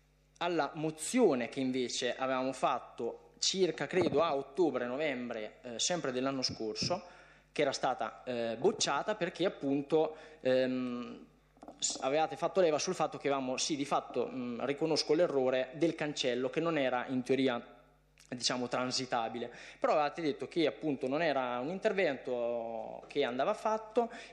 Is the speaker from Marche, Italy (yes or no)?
yes; San Costanzo, Marche, Italy; siamo tutti di San Costanzo e non è che c'entra essere di Cerasa piuttosto che di un'altra località